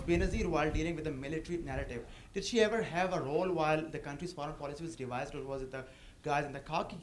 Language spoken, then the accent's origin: English; Pakistan; I'm a journalist from Pakistan